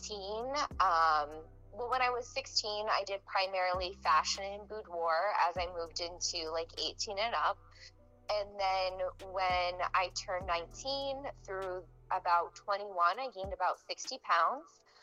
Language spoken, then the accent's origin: English; New York, United States; now in New London, United States; I am from New York originally, but currently I'm in Waterford or New London, Connecticut.